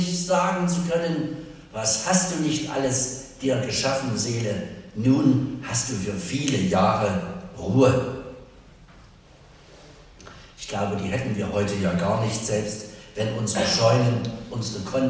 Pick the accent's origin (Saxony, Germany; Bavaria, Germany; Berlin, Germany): Saxony, Germany; Stangengrün; Ich komme aus Stangengrün und dort hat die Kurrende heute ein Musical aufgeführt.